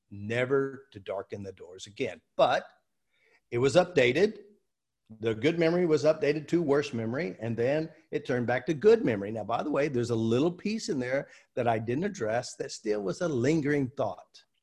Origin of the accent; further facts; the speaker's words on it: United States; And of course, I'm from America.